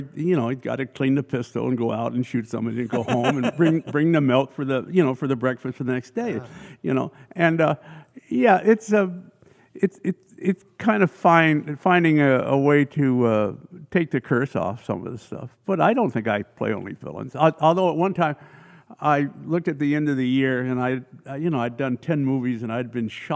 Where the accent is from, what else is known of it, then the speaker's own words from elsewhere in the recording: Vermont, United States; And I grew up in Vermont, and I said things like, you know, I went to New York, I wanted to do Shaw, Shakespeare, Moliere.